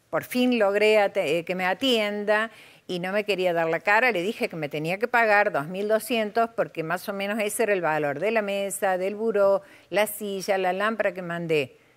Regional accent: Argentina; also born or lived in Miami, United States; now in Las Vegas, United States; Soy argentina, pero viví en Miami y ahora vivo en Las Vegas.

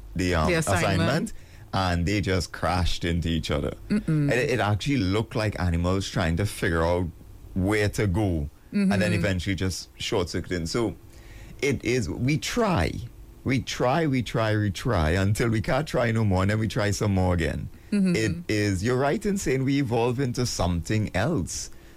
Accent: Port of Spain, Trinidad & Tobago; Well, so I am born and raised in Port of Spain, right?

